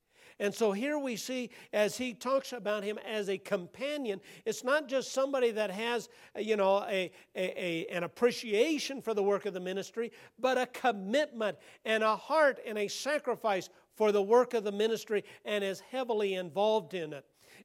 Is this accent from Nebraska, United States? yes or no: yes; Nebraska, United States; Now, for me, being from Nebraska, I've run across somebody from my home state